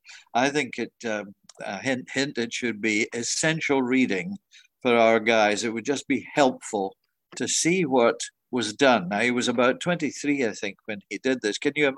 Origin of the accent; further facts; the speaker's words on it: Edinburgh, Scotland, United Kingdom; I'm from Edinburgh myself and I know Dalkeith, but I haven't been at the graveyard.